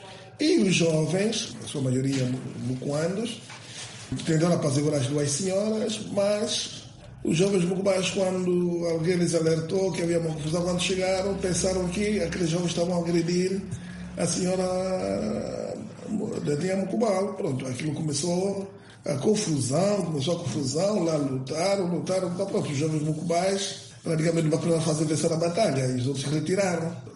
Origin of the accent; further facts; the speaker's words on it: Angola; todos somos angolanos